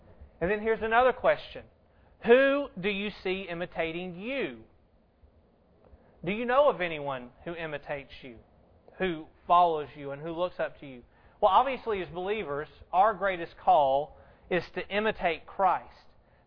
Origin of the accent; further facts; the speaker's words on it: the South, United States; accent: Southern; I went to Indiana and I lived there for a little while, and when I got up there I found out I had a southern accent.